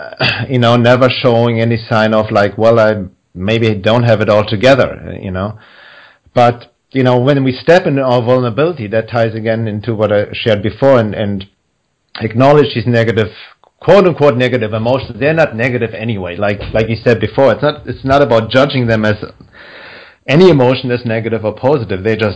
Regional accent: Germany; English is a second language; now in Los Angeles, United States; I came from Germany to the U.S. And I remember in the first few months I was in Los Angeles

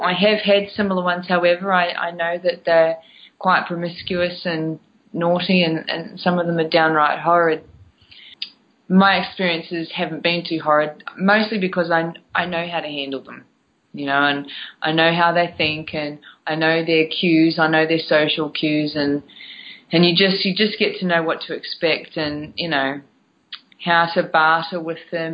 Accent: New Zealand; And I'm not from this country. I'm from New Zealand.

